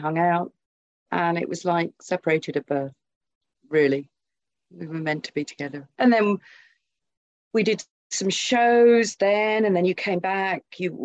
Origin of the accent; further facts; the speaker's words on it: Oxford, South East England, United Kingdom; also born or lived in Glasgow; I was born in Glasgow, but we moved to Oxford, where my father got the job, you know, teaching, sort of lecturing in linguistics.